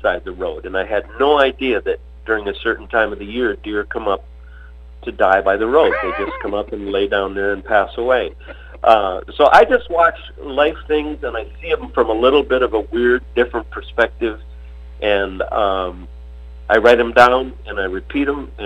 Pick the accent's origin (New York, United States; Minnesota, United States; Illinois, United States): Minnesota, United States; I grew up, my grandfather and grandmother owned a resort on the lake, and I love the water. I spent a lot of time fishing and swimming and hunting in the north woods of Minnesota. I grew up in a place just south of the Iron Range